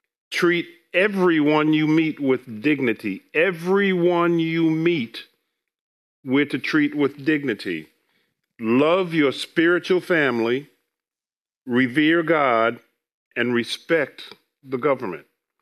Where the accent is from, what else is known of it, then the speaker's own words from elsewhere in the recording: Queens, New York, United States; I was born in South Ozone Park, Queens. Some call it Jamaica, Queens, but it's really South Ozone Park.